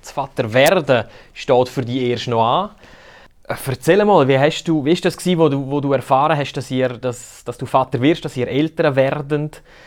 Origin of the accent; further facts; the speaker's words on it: Graubünden, Switzerland; Man hört es mir an, ich bin Bündner und dort sagt man